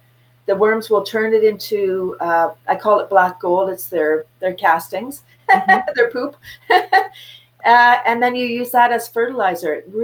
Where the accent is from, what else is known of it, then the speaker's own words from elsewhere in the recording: Toronto, Ontario, Canada; now in Bradford, Canada; I grew up in Toronto, moved to Bradford in 93